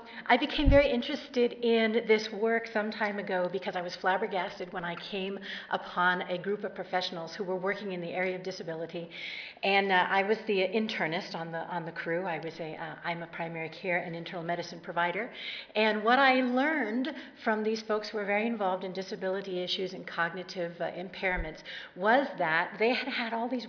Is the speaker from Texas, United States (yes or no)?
no; California, United States; I'm from California, southern end, and I'm loving the cool weather.